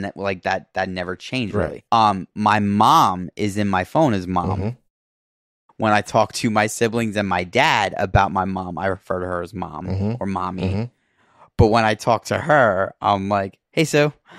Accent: Brooklyn, New York, United States; Like, one of my oldest friends that I grew up with in Brooklyn.

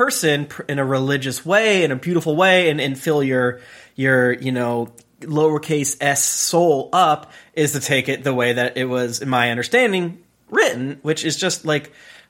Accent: United States; the thing that is really frustrating as an American former Christian

